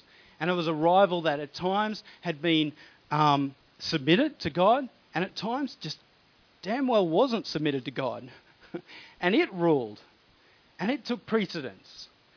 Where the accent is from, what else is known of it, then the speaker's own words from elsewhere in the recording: Inverell, New South Wales, Australia; actually the town I grew up in Inverell